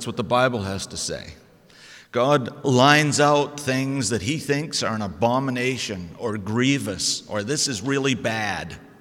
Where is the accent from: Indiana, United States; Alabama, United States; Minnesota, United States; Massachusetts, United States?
Massachusetts, United States; I'm from Massachusetts. And there's a lot of millstones.